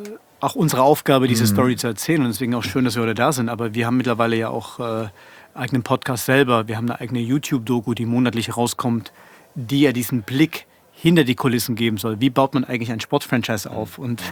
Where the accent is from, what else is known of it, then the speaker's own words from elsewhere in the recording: Leipzig, Saxony, Germany; ich komme aus Leipzig, auch mal hospitieren.